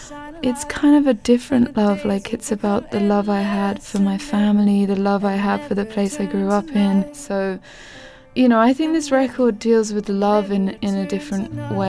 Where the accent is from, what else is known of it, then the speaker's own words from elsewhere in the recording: London, United Kingdom; when I was growing up in Camberwell and I was starting to become interested in music, there was a huge South London music scene.